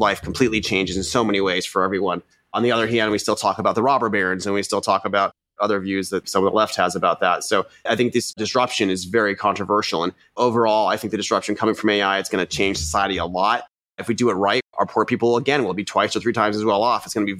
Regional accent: California, United States; I grew up in Silicon Valley and I was really lucky to have a bunch of friends around me who were math champions and chess champions.

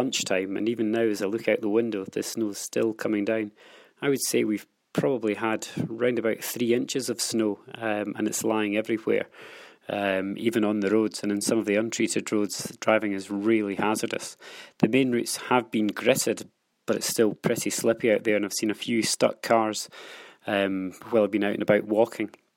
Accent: Dunblane, Scotland, United Kingdom; I'm from Dunblane.

